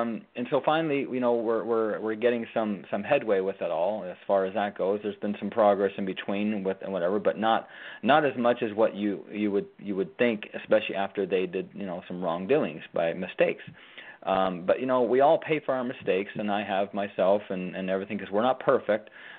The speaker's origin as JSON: {"language": "English", "country": "Canada", "moved": "as an adult", "lives_now": "United States", "said": "because this is where I come to from Canada, and I believe 100% that I was compelled by God to come here, and I've had more evidence of it since day one, since I first got here, and that was almost 13 years ago this July."}